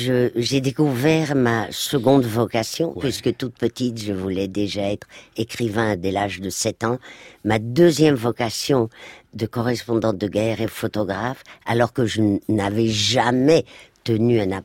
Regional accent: Madrid, Community of Madrid, Spain; je revoyais défiler mon enfance heureuse à Madrid

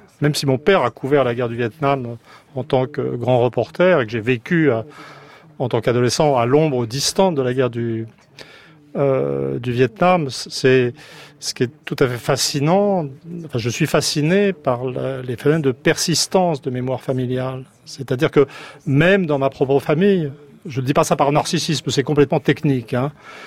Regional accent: Saint-Germain-en-Laye, Île-de-France, France; je suis natif de Saint-Germain-en-Laye.

